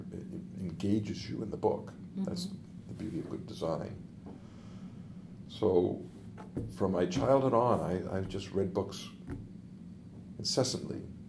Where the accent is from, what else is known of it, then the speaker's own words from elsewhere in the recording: Portland, Maine, United States; because where I grew up in Portland, Maine, within a city block, you might have